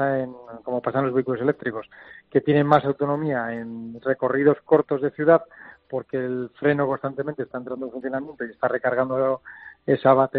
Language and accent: Spanish; Burgos, Castile and León, Spain; yo soy oriundo de Burgos y estoy en mi ciudad